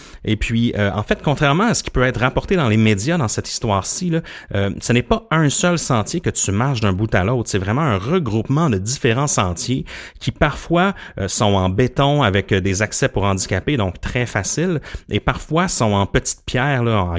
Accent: Quebec, Canada; Ouais, moi, je viens de la Gaspésie, puis je me rappelle à Gaspé, j'allais souvent me balader sur la traque de chemin de fer

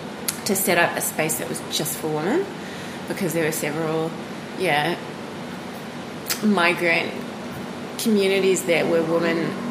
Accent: South Africa; So I grew up in South Africa and I studied in Cape Town.

